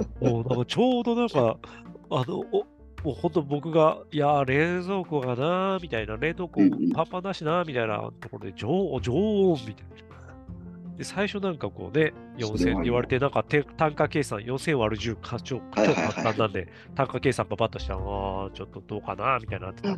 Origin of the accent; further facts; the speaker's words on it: Kyoto, Japan; 僕、京都出身なんで